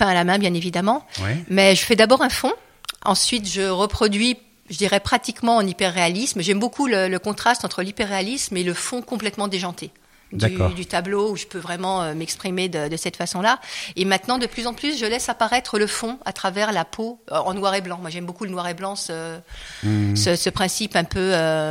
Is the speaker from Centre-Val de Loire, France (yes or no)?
no; Paris, Île-de-France, France; J'ai travaillé 3 ans à Paris, parce que je suis parisienne à la base